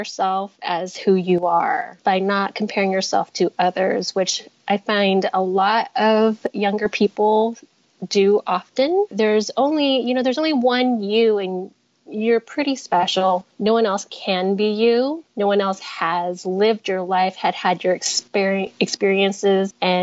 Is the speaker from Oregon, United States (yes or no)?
yes; Oregon, United States; also born or lived in Hong Kong / Vancouver / Houston; I'm Chinese, and I was born in Hong Kong, moved to North America with my parents at around the age of 2 or 3. We lived in Vancouver, BC, and Houston, Texas, briefly, before settling in a small coastal town in Oregon.